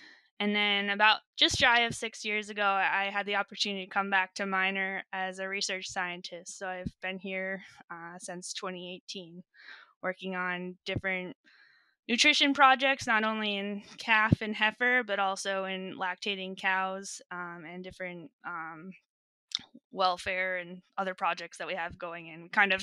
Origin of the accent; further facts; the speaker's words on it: Leicester, Vermont, United States; I grew up originally in Vermont, like you said. My family, both my parents grew up on farms. So I grew up on a 110 cow Jersey farm in Leicester, Vermont.